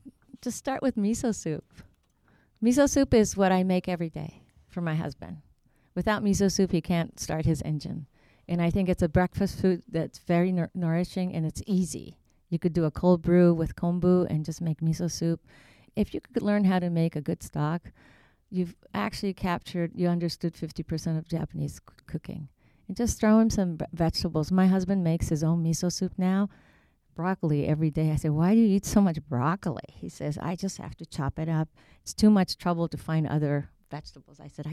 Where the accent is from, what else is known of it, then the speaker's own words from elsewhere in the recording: Mexico; I grew up in Mexico